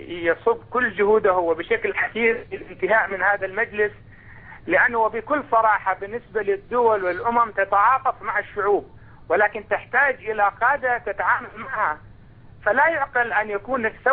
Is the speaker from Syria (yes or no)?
yes; Deir ez-Zor, Deir ez-Zor Governorate, Syria; لا، أنا سوري من دير الزور أخي